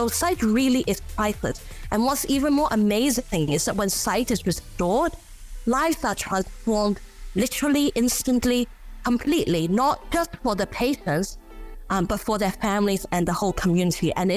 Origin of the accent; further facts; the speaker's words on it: Hong Kong; So I'm an only child born and raised in Hong Kong. So I grew up in a very controlled and comfortable world, which centered around me.